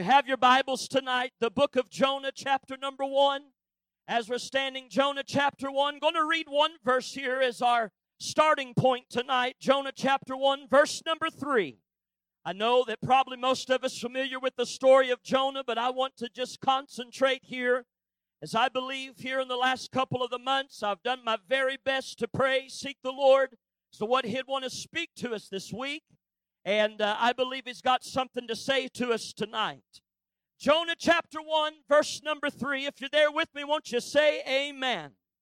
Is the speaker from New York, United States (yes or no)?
no; Missouri, United States; now in Texas, United States; I've been in Texas a long time. I'm glad to be in Texas, but I grew up in the Ozarks, way down in the Ozarks. I'm just as country as cornbread and beans.